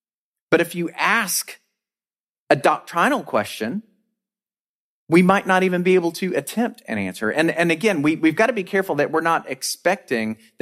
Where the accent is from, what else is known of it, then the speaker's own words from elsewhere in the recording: Georgia, United States; accent: Central Georgia; if I put on my Central Georgia accent where I was raised, good gracious, y'all